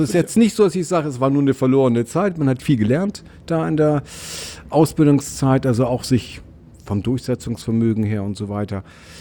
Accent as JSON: {"language": "German", "region": "Hamburg", "country": "Germany", "tie": "born or raised there", "said": "ich bin am Gefängnis Santa Fu groß geworden."}